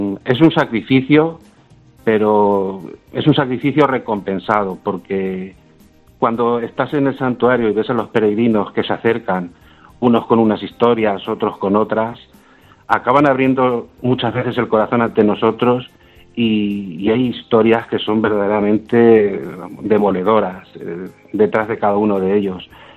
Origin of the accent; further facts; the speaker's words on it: Alcaraz, Castilla-La Mancha, Spain; Yo soy de Alcaraz.